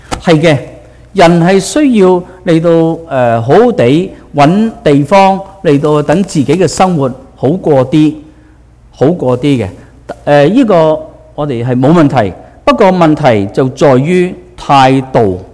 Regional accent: China; 跟住我哋就即刻諗到我哋中國人有一句嘅説話

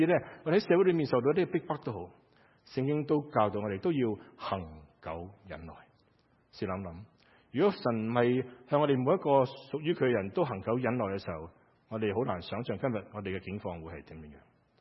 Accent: Hong Kong; now in Canada; 我们在加拿大都是一个公民，虽然我们是香港的公民，但是我们来到北美的时候

